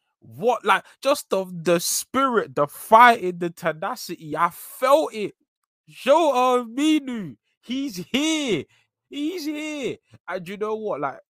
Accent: United Kingdom; I'm a Brit.

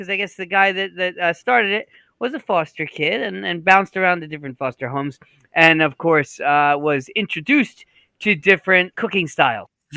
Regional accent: Ireland; I'm Irish and you're Canadian.

